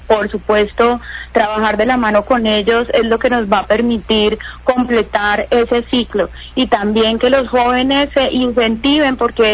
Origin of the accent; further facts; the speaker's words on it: Buga, Valle del Cauca, Colombia; yo nací en Buga Valle, llegué a Cali a los 16 años a estudiar en la Universidad del Valle.